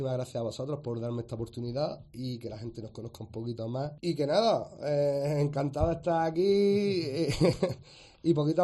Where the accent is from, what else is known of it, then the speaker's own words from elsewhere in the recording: Spain; verdad que me he sentido muy español, yo soy muy patriota, pero cuando juras bandera es cuando dices, soy español.